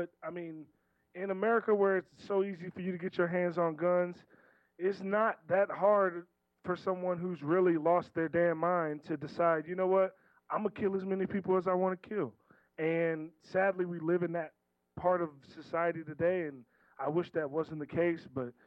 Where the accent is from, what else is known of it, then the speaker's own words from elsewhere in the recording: Baltimore, Maryland, United States; I'm from Maryland. I grew up right outside Baltimore. I went to high school in D.C. I played at University of Maryland.